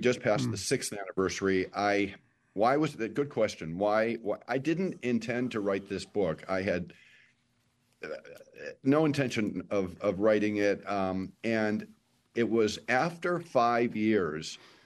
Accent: Milwaukee, Wisconsin, United States; also born or lived in West Bend; I am a cheesehead. I grew up in Wisconsin. I grew up in Milwaukee and West Bend. I still have a home in West Bend

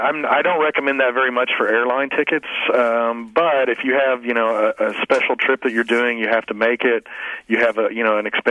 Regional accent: Dallas, Texas, United States; You'll have to remember I'm from Dallas.

